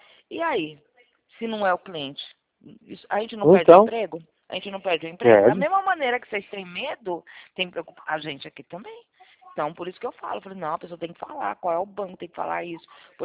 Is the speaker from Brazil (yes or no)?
yes; Northeast Region, Brazil; porque eu sou nordestina, sabe?